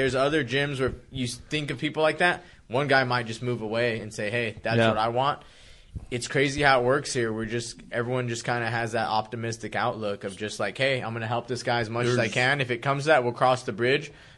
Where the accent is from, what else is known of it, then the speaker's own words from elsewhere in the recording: New Mexico, United States; Like, I'm from New Mexico.